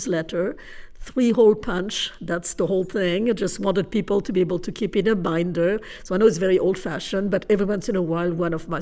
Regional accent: Paris, Île-de-France, France; English is a second language; I'm a wanderer. I grew up in Paris, which is a very large city.

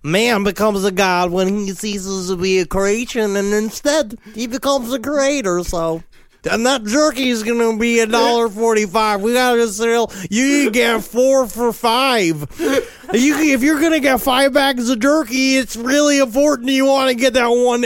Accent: Germany; English is a second language; This is, I know you can't tell from my accent. Oh, I'm as German as a wiener schnitzel.

